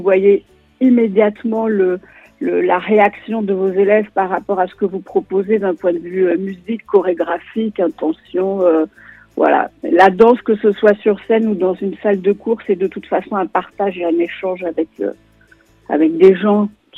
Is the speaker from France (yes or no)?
yes; Saint-Jean-de-Luz, Nouvelle-Aquitaine, France; Je suis originaire du Pays Basque de Saint-Jean-de-Luz et là-bas c'est très commun.